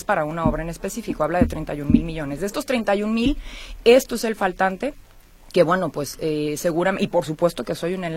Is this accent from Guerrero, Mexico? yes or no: no; Jalisco, Mexico; Yo soy de Jalisco y voy a llevar a la mesa mis prioridades, que son Jalisco.